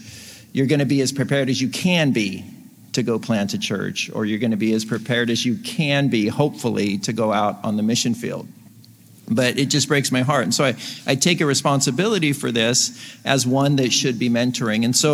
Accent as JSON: {"language": "English", "region": "Texas", "country": "United States", "said": "some were my teaching mentors, and we're from Texas."}